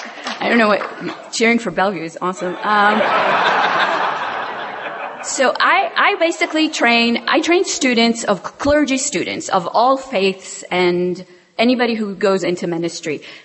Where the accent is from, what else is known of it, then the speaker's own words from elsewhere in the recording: Israel; moved away as an adult; now in United States; See, I grew up in Israel. I didn't even grow up here. And I got here in my late 20s